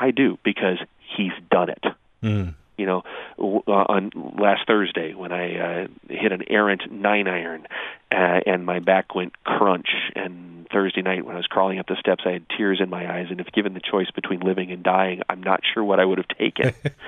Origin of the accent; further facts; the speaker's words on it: Illinois, United States; I grew up in Illinois.